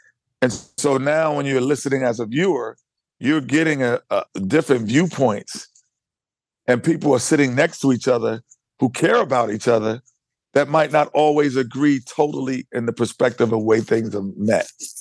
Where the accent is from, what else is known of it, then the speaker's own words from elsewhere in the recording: New York City, New York, United States; because it was the Knicks, and I'm a New Yorker. It's like growing up in your hometown and being the team you've rooted for your whole life